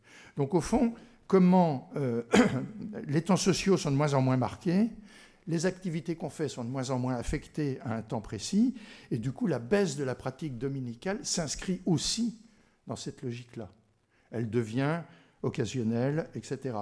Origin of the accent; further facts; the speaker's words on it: Bar-le-Duc, Grand Est, France; Moi, si vous me demandez d'où je suis, je dis que je suis Lorrain, je suis né à Bar-le-Duc.